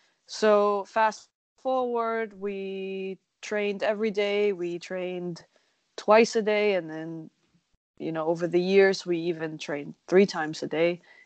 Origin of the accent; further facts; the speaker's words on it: Germany; So I was born in Germany. I grew up in Germany.